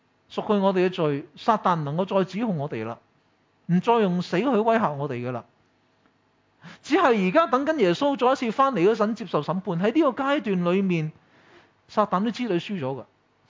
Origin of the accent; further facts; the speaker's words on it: Taishan, Guangdong, China; now in Canada; 後嚟更加咧就開始我屋企又移民啦嚇，即係我台山人中意移民噶嘛，咁啊有哥哥又移民咗去加拿大嚇，有姐姐又嫁咗去三藩市咁樣嚇